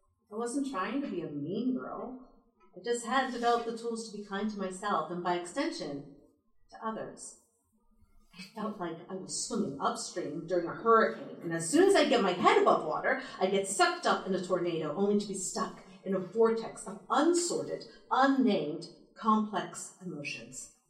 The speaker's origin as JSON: {"language": "English", "town": "Silicon Valley", "region": "California", "country": "United States", "tie": "born or raised there", "said": "I grew up in Silicon Valley, where the wave of immigrant engineers meant that my classes were 40% Asian"}